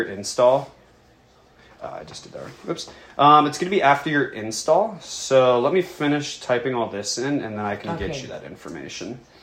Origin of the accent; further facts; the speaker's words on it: Texas, United States; I love Cajun food. I'm from Texas.